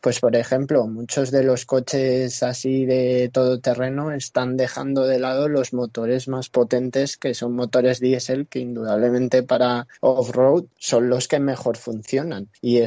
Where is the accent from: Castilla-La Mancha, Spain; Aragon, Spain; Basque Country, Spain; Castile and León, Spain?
Castilla-La Mancha, Spain; pero por ejemplo en mi pueblo de Guadalajara